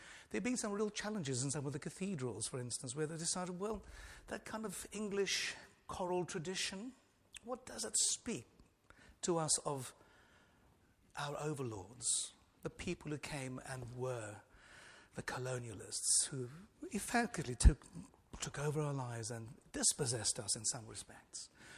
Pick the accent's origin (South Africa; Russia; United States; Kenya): South Africa; Cape Town, Western Cape; And I grew up in Cape Town in a church, it was a fairly high church.